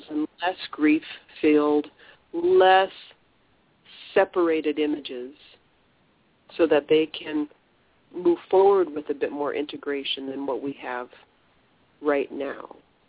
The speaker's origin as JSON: {"language": "English", "country": "United States", "said": "I'm speaking as an American. So as an American living in our country"}